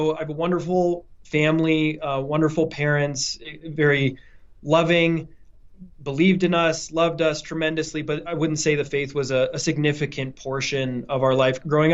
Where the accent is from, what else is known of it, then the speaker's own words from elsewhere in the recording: Highlands Ranch, Colorado, United States; So I was born in Colorado. I'm from Highlands Ranch, Colorado. I was born and raised here.